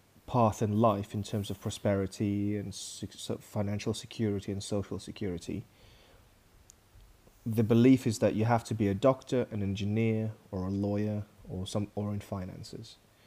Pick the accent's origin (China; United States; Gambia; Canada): China; Because I come from China... It would be maths.